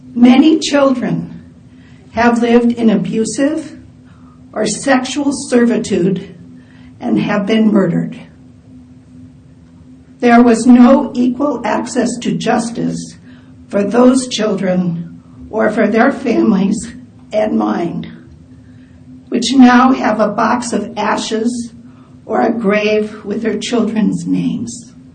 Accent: San Jose, California, United States; from San Jose.

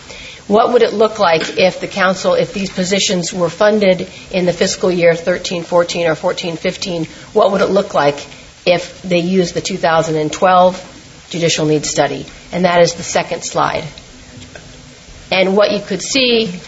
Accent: San Diego, California, United States; I'm from San Diego

